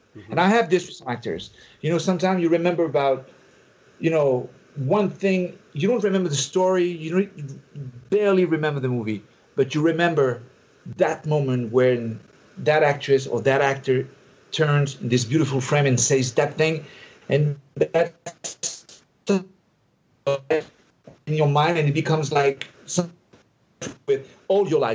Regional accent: United States; You see, I'm just an American.

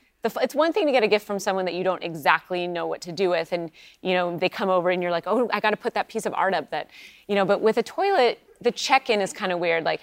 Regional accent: Pacific Northwest, United States; I was growing up in the Pacific Northwest and they barely even drank wine.

